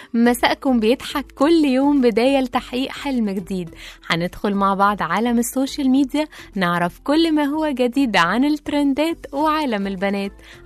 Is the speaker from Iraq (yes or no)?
no; Egypt; يعني احنا كمصريين طبعا سبنا الفرح وفرحة العروسين